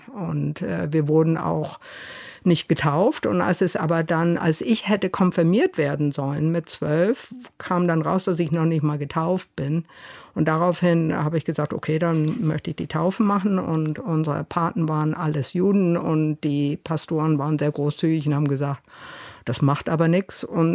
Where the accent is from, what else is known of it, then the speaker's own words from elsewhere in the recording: New York, United States; bin ich groß geworden in New York, in einem Umfeld, in dem jüdisch sein, evangelisch sein, protestantisch sein eher eine ethnische Beschreibung war als eine religiöse.